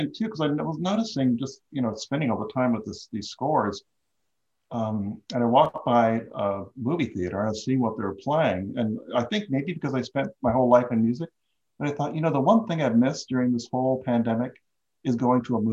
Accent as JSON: {"language": "English", "region": "California", "country": "United States", "tie": "born or raised there", "said": "I grew up in Southern California, so I remember in the 60s with my parents, I'd go to drive-in movie theaters"}